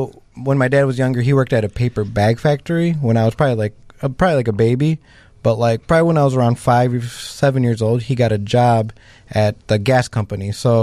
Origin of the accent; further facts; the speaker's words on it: Joliet, Illinois, United States; So I grew up in Joliet, Illinois, from basically since I was born.